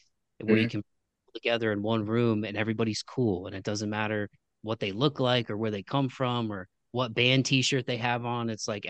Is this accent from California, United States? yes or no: no; Toledo, Ohio, United States; Like where I'm from in Toledo, and this isn't a knock on my hometown